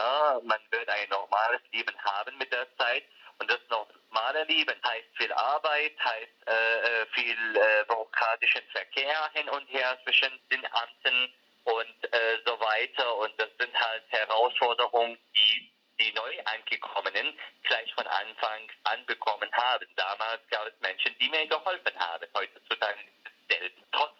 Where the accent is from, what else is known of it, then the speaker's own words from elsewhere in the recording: Syria; now in Germany; bei uns war es als Syrer ein Bonus, dass wir aus Syrien kommen